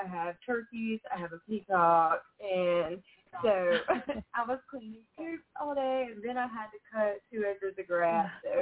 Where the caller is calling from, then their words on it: South Carolina, United States; Where am I calling from? I'm in South Carolina.